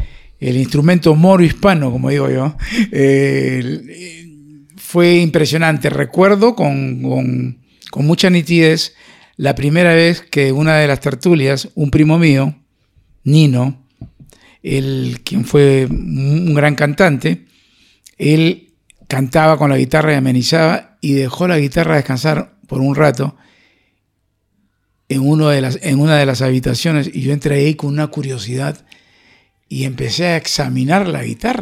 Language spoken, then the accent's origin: Spanish; Lima, Peru; now in Spain; Y yo crecí, nací en Lima y crecí en una familia 100% musical